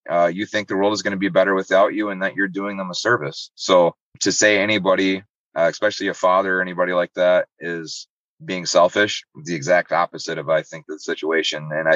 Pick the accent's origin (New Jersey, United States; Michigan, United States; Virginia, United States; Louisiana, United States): Michigan, United States; Muskegon; I'm from Muskegon. That's all I know. They call it Ski Town, I think.